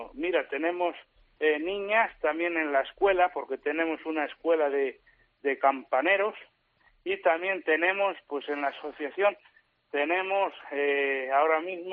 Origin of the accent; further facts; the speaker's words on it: Castile and León, Spain; yo soy el presidente de la Asociación de Campaneros Zamoranos y vamos a tocar las campanas pues por muchos pueblos de nuestra provincia de Zamora